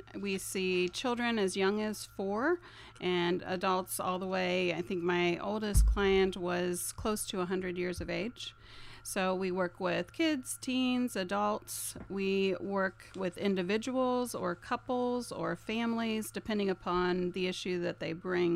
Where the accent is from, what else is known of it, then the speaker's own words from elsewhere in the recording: Middletown, Ohio, United States; I grew up in Middletown, Ohio